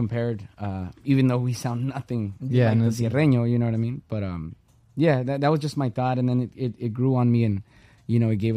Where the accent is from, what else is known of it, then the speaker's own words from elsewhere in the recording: Los Angeles, California, United States; now in Las Vegas, United States; Live in Vegas, born and raised in South Central LA.